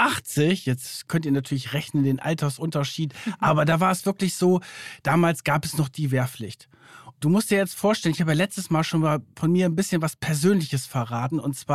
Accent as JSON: {"language": "German", "town": "Verden an der Aller", "region": "Lower Saxony", "country": "Germany", "tie": "born or raised there", "said": "in der Jugendherberge in Verden an der Aller, da wo ich aufgewachsen bin."}